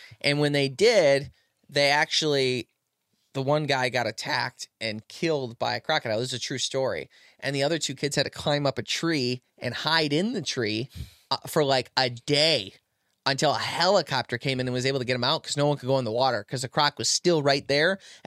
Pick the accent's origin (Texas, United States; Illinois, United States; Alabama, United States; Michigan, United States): Michigan, United States; we grew up in Michigan where we had the Michigan Dog Man